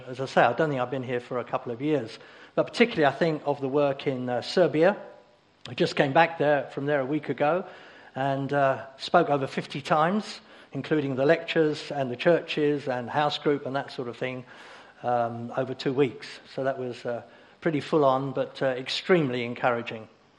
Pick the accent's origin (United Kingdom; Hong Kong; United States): United Kingdom; Dartford, South East England; I come from Dartford. I've lived there since I was 3 years old, but I'm not there very much these days.